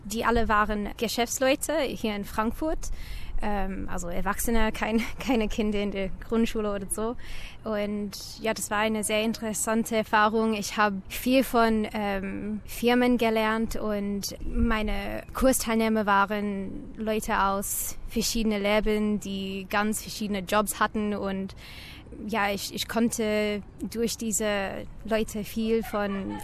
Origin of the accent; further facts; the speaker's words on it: Adelaide, South Australia, Australia; accent: Australian; first language English; German is a second language; aber da ich aus Adelaide komme, ist mein Akzent nicht so stark, mein australischer Akzent, wenn ich Englisch spreche.